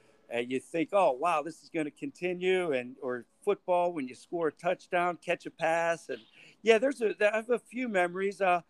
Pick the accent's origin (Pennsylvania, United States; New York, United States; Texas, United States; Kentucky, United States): Pennsylvania, United States; Johnstown; Well, I grew up in Johnstown, Pennsylvania, and that's about an hour southeast of Pittsburgh. And it almost considered a little Pittsburgh. Steel mills, coal mining, and a nice community.